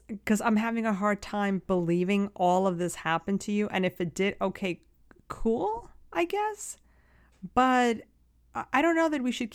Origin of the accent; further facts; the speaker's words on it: Manhattan, New York, United States; I mean, I grew up in Manhattan, yeah.